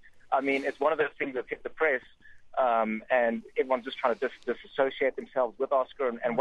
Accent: South Africa; now in Canada; I'm from South Africa.

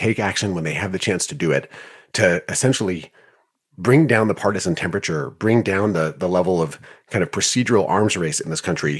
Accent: Wisconsin, United States; And movements rose up, including the progressive movement in my home state of Wisconsin, the capital P progressive movement.

